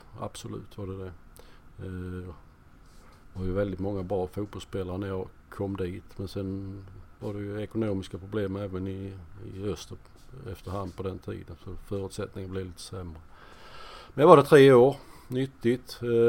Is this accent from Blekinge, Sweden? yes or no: no; Markaryd, Kronoberg County, Sweden; Jag är uppvuxen i Markaryd.